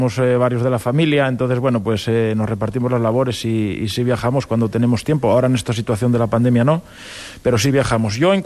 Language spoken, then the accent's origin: Spanish; Ibias, Asturias, Spain; born there; yo de Ibias, yo soy un enamorado de Ibias, de la tierra donde nací, ¿no?